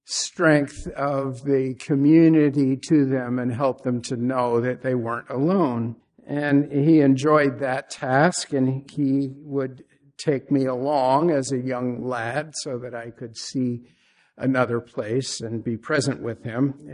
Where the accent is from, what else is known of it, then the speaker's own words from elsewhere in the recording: Warwick, Rhode Island, United States; a Presbyterian church where I grew up in Warwick, Rhode Island.